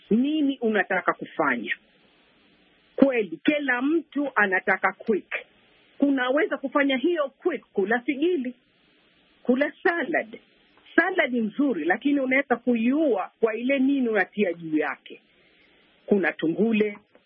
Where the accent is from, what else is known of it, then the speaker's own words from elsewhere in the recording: Zanzibar, Tanzania; Mimi nimetoka kwetu Zanzibar juzi, just kiasi mwezi uliopita